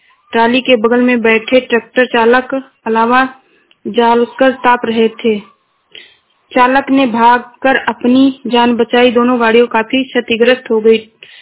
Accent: Shravasti, Uttar Pradesh, India; मैं श्रावस्ती से हूँ।

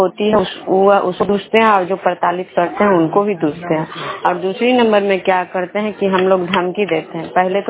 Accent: Vishnupur, Bihar, India; मैं विष्णुपुर ग्राम खजरा पंचायत नालंदा जिला नवनसा प्रखंड की निवासी हूँ।

